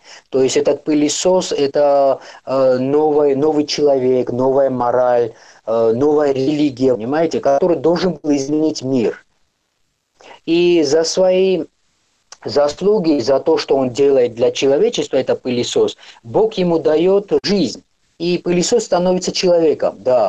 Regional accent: Tbilisi, Georgia; also born or lived in East Georgia; я сам из Восточной Грузии, но в Тбилиси выросли

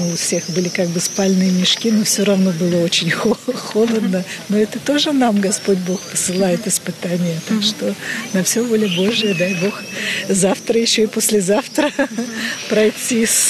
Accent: Uva, Udmurtia, Russia; Мы с Удмуртии.

